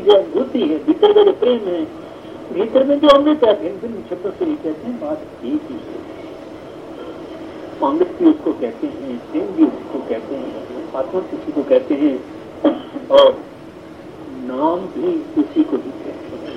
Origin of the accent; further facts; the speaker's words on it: Amritsar, Punjab, India; मैं अमृतसर का रहने वाला हूँ